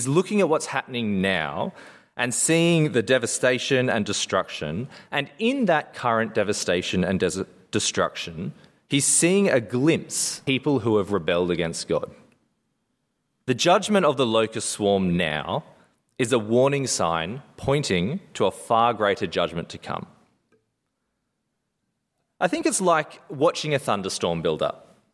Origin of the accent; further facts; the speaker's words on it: New South Wales, Australia; I grew up on the Central Coast, and the house of my childhood was built on a small house that looked east over the sea.